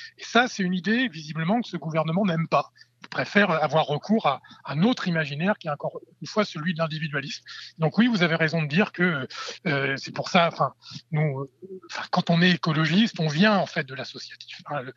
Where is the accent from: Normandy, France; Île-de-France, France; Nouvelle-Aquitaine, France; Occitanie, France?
Normandy, France; Rouen; j'étais chez moi en Normandie, dans la banlieue de Rouen